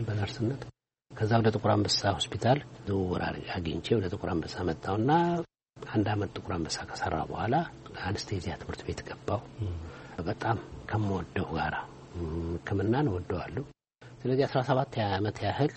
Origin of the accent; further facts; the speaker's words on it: Addis Ababa, Ethiopia; አዲስ አበባ ነው የተወለድኩት።